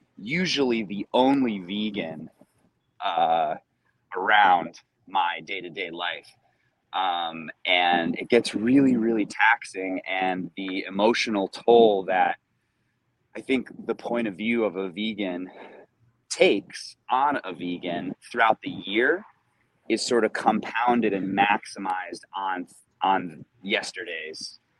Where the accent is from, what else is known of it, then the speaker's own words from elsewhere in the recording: Michigan, United States; And for me, growing up in Michigan, green bean casserole was like, it was always my favorite.